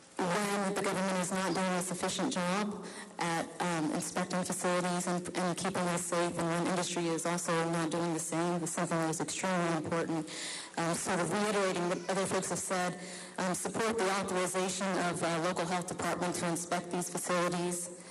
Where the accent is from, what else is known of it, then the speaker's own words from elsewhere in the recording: St. Albans, West Virginia, United States; I was born and raised in St. Albans, about a mile away from the Bayer Crop Science facility.